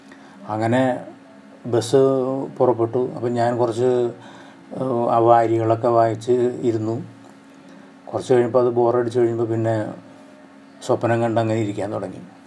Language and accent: Malayalam; Thrissur, Kerala, India; അയാൾ എന്നോട് ചോദിച്ചു എവിടെ നിന്നാണ്. ഞാൻ പറഞ്ഞു തൃശ്ശൂരിൽ നിന്നാണ്.